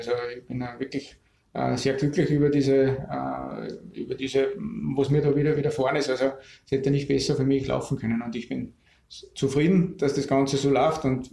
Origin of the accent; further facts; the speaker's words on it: Adnet, Salzburg, Austria; als gebürtiger Installer, als Adninger, habe ich schon als Kind die Hubschrauber immer in der Tiefflugstrecke bei uns vorbeifliegen sehen.